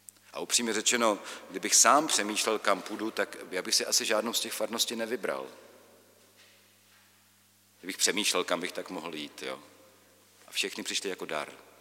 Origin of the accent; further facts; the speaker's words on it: Brno, South Moravian Region, Czechia; jako Brňák samozřejmě, mám své, trpěl jsem mnoha stereotypy.